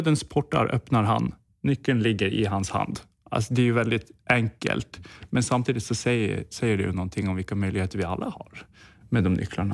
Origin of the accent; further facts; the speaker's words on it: Nordland, Norway; Ja, i Lofoten där jag växte upp.